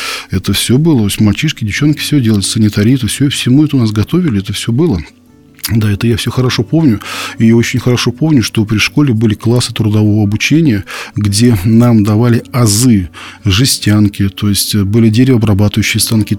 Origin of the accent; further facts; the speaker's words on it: Kurovo, Tver Oblast, Russia; вырос я и родился в Тверской деревне. Это деревня Курово, Андреапольский район. От Твери это порядка где-то без малого 300 километров.